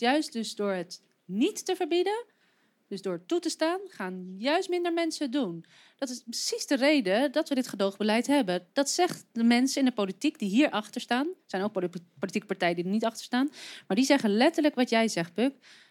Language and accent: Dutch; Amsterdam, North Holland, Netherlands; ik vertel dat ik uit Amsterdam kom. Als ik vertel dat ik uit Amsterdam kom